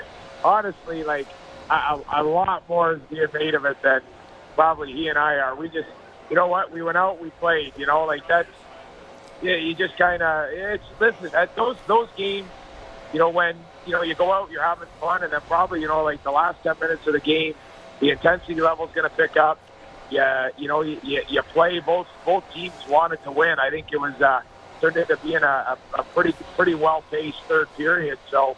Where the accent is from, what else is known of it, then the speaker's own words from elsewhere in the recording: Toronto, Ontario, Canada; growing up in Toronto and going down to Maple Leaf Gardens and obviously growing up watching the Leafs